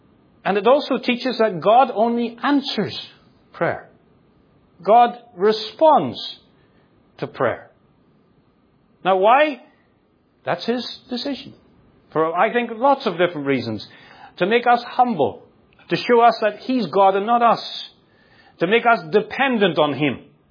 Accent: Northern Ireland, United Kingdom; I grew up in Northern Ireland. Not far from where I grew up.

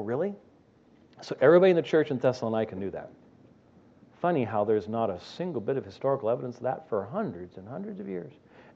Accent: Scotland, United Kingdom; I'm Scottish.

